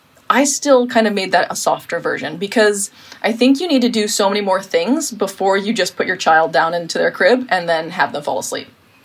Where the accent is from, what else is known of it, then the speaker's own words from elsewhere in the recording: United States; So I laugh at the American version because, and I'm American